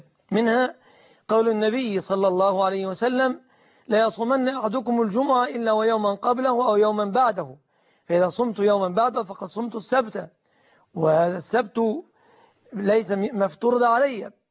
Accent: Egypt

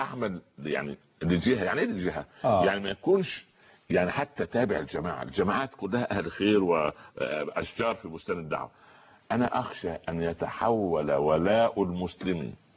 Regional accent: Egypt; إحنا مصريين

